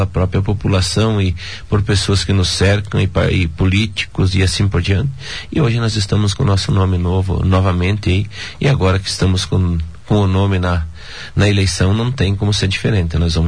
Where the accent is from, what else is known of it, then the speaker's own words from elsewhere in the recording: Xaxim, Santa Catarina, Brazil; Bom, eu nasci em Xaxim, né?